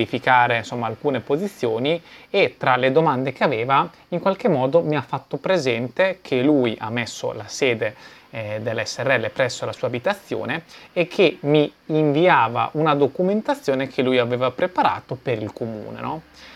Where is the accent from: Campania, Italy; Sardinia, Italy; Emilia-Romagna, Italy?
Emilia-Romagna, Italy; io sono dell'Emilia Romagna